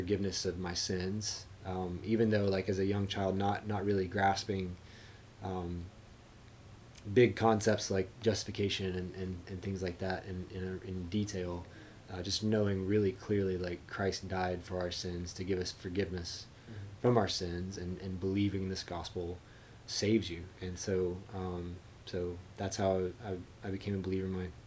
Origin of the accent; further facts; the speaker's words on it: Alabama, United States; born there; So I was born in the Deep South in Alabama and was raised in church.